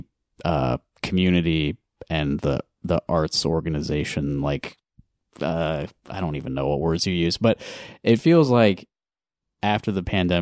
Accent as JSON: {"language": "English", "town": "Cedar Rapids", "region": "Iowa", "country": "United States", "tie": "born or raised there", "said": "I grew up in Cedar Rapids mostly, and then I came down here for grad school"}